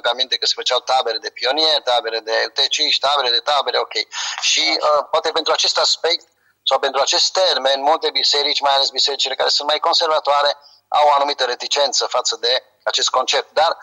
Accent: Romania; cum știau că sunt român, să le pot folosi și ca traducător, și ca om de contacte.

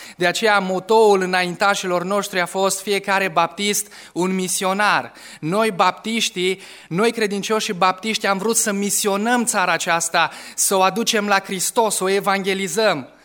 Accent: Romania; Noi trăim în țara aceasta și suntem români și vrem să fim buni români.

